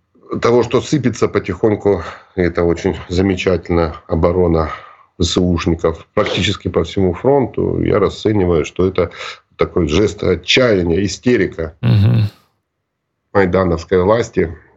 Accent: Luhansk, Luhansk Oblast, Ukraine; Мой родной город Луганск пережил 1.5 месяца блокады

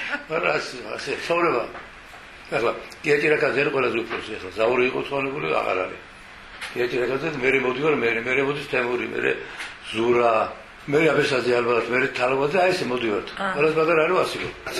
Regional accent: Imereti, Georgia; იმიტომ რომ იმერელი ვარ და ვალდებული ვარ

